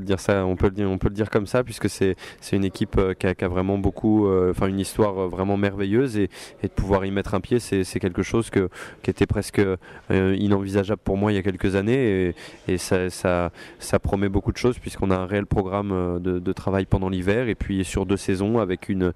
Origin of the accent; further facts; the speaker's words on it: Le Mans, Pays de la Loire, France; puisque je suis natif du Mans.